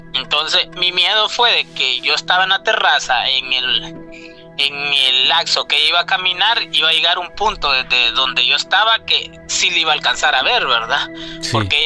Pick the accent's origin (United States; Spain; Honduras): Honduras; moved away; en mi país de origen, pues en Honduras